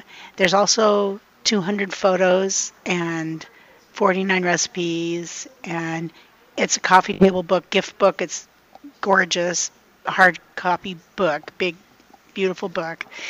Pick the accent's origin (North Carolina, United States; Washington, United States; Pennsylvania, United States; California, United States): Washington, United States; I'm 64 years old, and I'm in this ministry now. I didn't ever consider myself a writer, really, but I grew up on Horse Ranch in Washington.